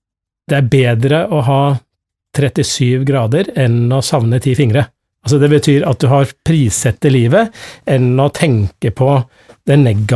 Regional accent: Nesodden, Akershus, Norway; Født og oppvokst på Nesodden, rett utenfor Oslo.

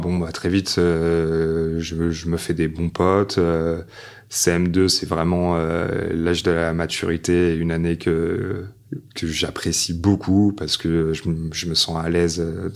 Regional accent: Paris, Île-de-France, France; dans le Loir-et-Cher, quand on est dans un petit village comme ça, le fait que je venais de Paris, tout le monde

